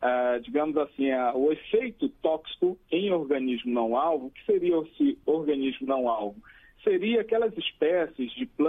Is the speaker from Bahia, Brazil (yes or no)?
no; Amapá, Brazil; also born or lived in Mato Grosso do Sul / São Paulo; eu sou amapaense, né?